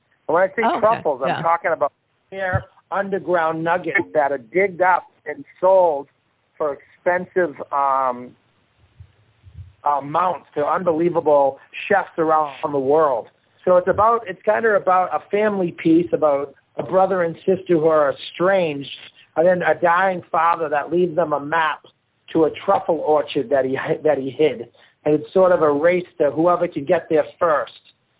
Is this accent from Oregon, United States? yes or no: no; Boston, Massachusetts, United States; accent: Boston; my accent and my heart is, based in Boston.